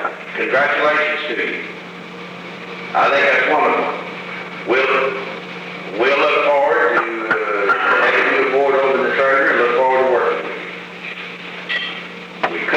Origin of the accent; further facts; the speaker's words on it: California, United States; particularly as a Californian, I just want to congratulate you to see that one of our folks made it.